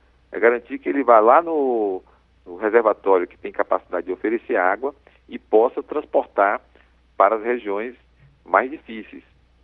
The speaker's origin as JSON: {"language": "Portuguese", "town": "Fortaleza", "region": "Ceará", "country": "Brazil", "said": "lá na minha cidade de Fortaleza, no estado do Ceará"}